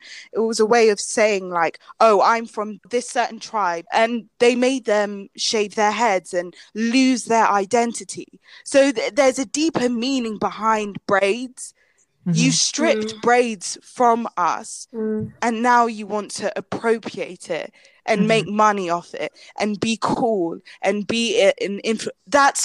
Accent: London, United Kingdom; I am from London

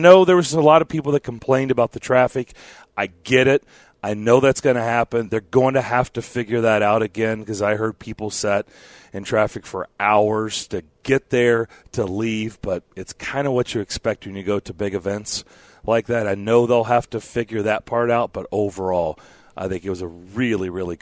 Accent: Ireland; I'm Irish. I don't tan. I just turned into a fire hydrant.

